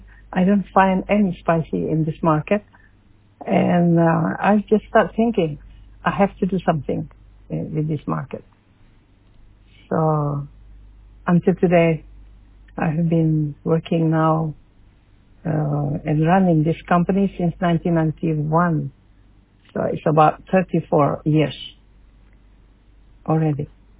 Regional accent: Padang, West Sumatra, Indonesia; English is a second language; now in Norway; And as you know, I was born in Padang. I'm original from West Sumatra, and I moved to Norway in 1983.

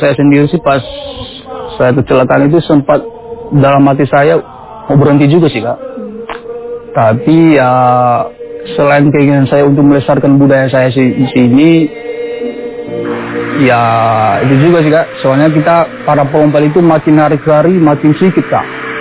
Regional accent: Bawomataluo, North Sumatra, Indonesia; saya asal Desa Bawah Matalu, saya salah satu pelompat dari Desa Bawah Matalu ini.

